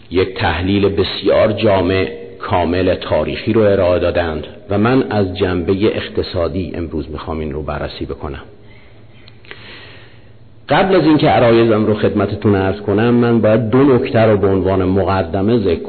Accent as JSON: {"language": "Persian", "country": "Iran", "said": "به عنوان یک ایرانی"}